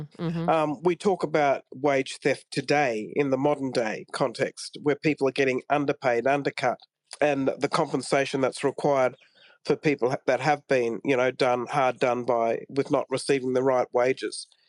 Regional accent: Chinderah, New South Wales, Australia; I'm from the Tweed, up on the Gold Coast, from a little town called Chindra, which is quite a strong Australian South Sea Islander community group

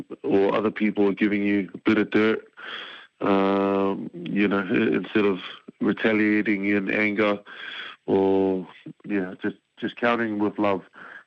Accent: Brisbane, Queensland, Australia; Obviously just growing up in Brisbane and watching

